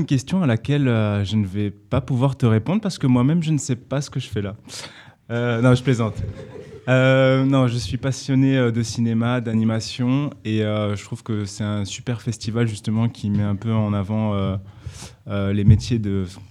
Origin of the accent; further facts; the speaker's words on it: Toulouse, Occitanie, France; Et je viens de Toulouse, avec un groupe de copains